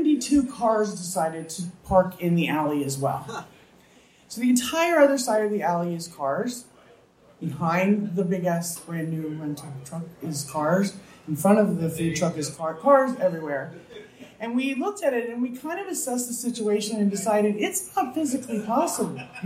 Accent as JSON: {"language": "English", "region": "East Coast", "country": "United States", "said": "And I'm from the East Coast."}